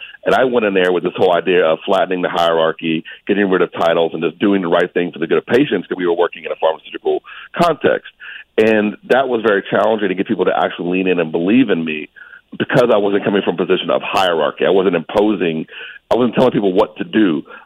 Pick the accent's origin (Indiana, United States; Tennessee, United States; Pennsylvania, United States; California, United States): Pennsylvania, United States; Pittsburgh; born there; now in Charlotte, United States; So I'm in Charlotte, North Carolina now. Been a long, winding road to Charlotte. I was born in Pittsburgh.